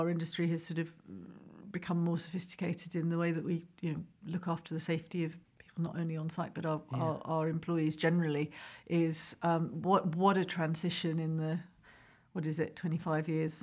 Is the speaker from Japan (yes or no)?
no; London, United Kingdom; I was born in London, but not to, okay, British parents. So I've been brought up as a tourist in London.